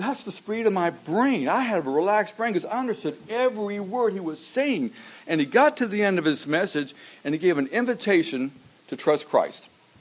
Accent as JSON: {"language": "English", "region": "Colorado", "country": "United States", "tie": "born or raised there", "also_born_or_lived": "South Carolina", "said": "I grew up in Colorado, so I didn't know anything about the East Coast."}